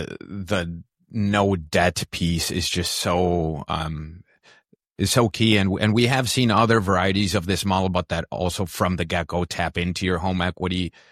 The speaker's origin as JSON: {"language": "English", "country": "Mexico", "said": "I'm from Mexico, as you know, and it's probably true for most underdeveloped countries, that there's just natural affinities to these hard assets."}